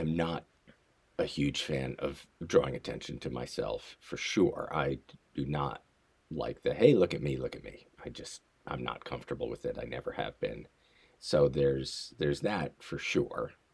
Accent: New York, United States; I remember I traveled once to Hong Kong, and you know, I grew up near New York. I've been to the city.

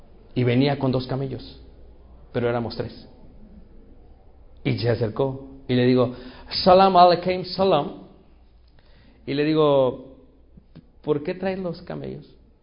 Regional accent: Mexico; Le digo, yo soy mexicano.

